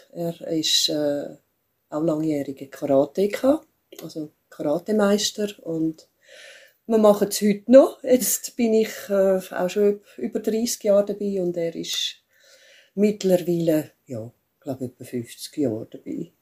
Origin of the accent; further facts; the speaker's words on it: Zurich, Switzerland; ich komme aus Zürich